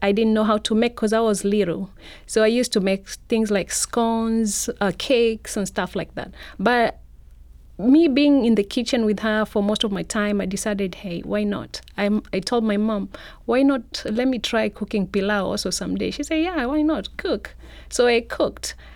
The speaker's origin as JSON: {"language": "English", "town": "Mombasa", "region": "Mombasa County", "country": "Kenya", "said": "You know, I'm from Mombasa. So Mombasa people are known for their cooking skills."}